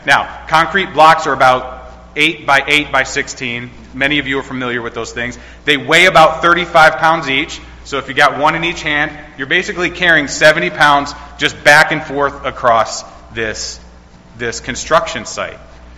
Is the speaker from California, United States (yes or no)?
no; Ohio, United States; I love Ohio. I'm from Ohio. I'm now living in Louisville, Kentucky, teaching at Southern Seminary, pastoring there at Clifton Baptist Church.